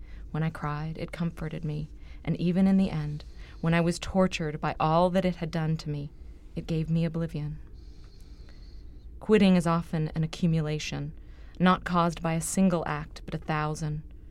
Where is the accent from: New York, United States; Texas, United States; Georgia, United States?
Texas, United States; Dallas; And one part is the part of growing up in the Park Cities. And, you know, one of the reasons that my Dallas story is important to my drinking story is that when I was a kid